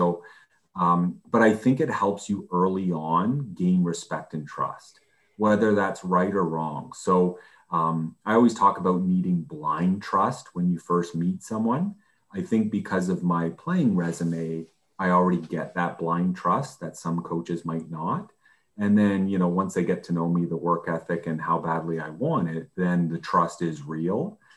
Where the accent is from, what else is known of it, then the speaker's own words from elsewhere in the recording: Canada; being a CFL quarterback as a Canadian wasn't as likely.